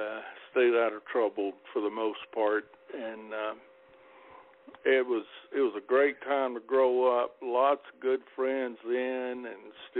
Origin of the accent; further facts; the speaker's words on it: Hamlet, North Carolina, United States; now in Florida, United States; Well, in the town of Hamlet, North Carolina, which is Richmond County. It's about 20 miles south of Southern Pines.